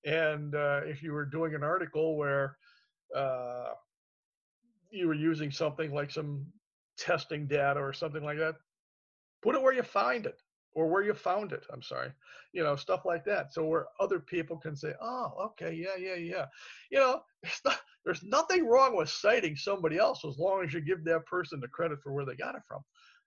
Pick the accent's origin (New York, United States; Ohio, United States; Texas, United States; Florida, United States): Ohio, United States; Canton; I grew up in Canton, Ohio, you know, and that, he spent a lot of time there.